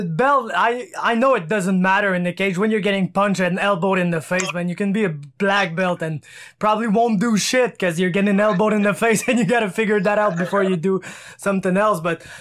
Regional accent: Canada; Cause I'm a Canadian, so I played hockey.

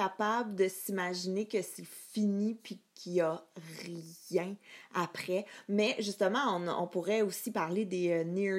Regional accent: Italy; born there; J'attends qu'on puisse voyager à nouveau pour aller découvrir ma ville natale italienne

